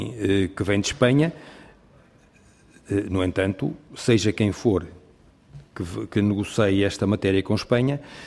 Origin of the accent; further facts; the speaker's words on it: Portugal; nós não somos portugueses